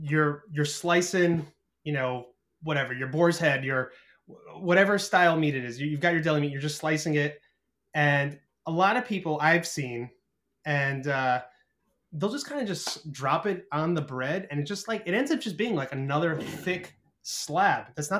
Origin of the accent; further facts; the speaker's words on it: New Jersey, United States; And growing up in New Jersey, I worked at a deli throughout high school.